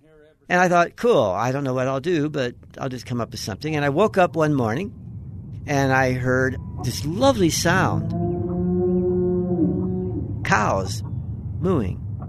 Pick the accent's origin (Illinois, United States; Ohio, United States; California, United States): Illinois, United States; Chicago; now in Utah, United States; I hadn't heard that kind of generosity or that embrace with a voice where I grew up in Chicago.